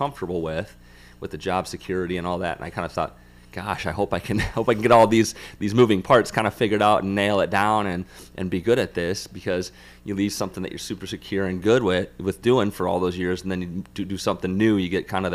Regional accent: Clinton, United States; I am from Clinton, so I was born and raised right here in Clinton. Clinton High graduate, also attended Clinton Community College

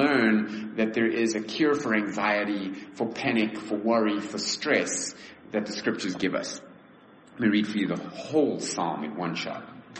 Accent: South Africa; I was a troubled little kid growing up in the Cold War, convinced that there was going to be a nuclear strike and for some reason South Africa would be embroiled in this. And yet now, I have no fear of that at all. Because we were way out of the way.

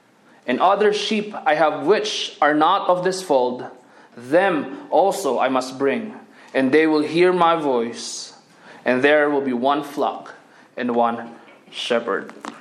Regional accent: Philippines; now in United States; before I go back to my home country in the Philippines.

